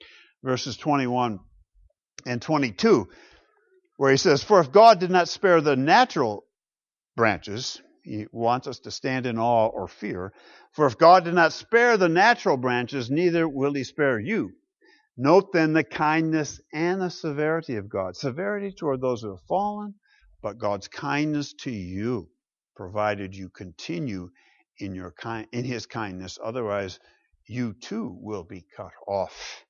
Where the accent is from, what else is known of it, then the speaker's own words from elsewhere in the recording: Grand Rapids, Michigan, United States; Back in Grand Rapids, Michigan, my hometown. As kids, my brother and I were charged with keeping the driveway clear of snow for Dad so that he could get out and go to work.